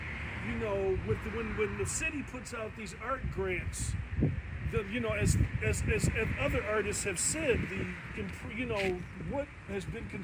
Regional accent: Chicago, Illinois, United States; I mean, the city, but I also, I'm a Chicagoan as well

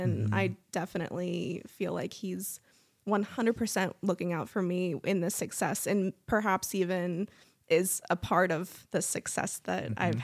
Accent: Canonsburg, Pennsylvania, United States; But I grew up in Canonsburg for a pretty good amount of my childhood.

